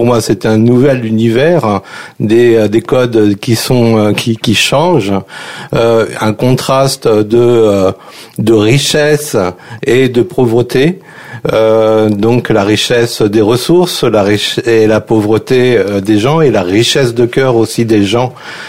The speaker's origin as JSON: {"language": "French", "town": "Orléans", "region": "Centre-Val de Loire", "country": "France", "tie": "born or raised there", "also_born_or_lived": "Nogent-sur-Marne", "said": "je suis presque un Parisien quelque part puisque je suis né à Nogent-sur-Marne, mais j'ai beaucoup évolué à Orléans où j'ai fait toute ma scolarité jusqu'à la fin de l'université"}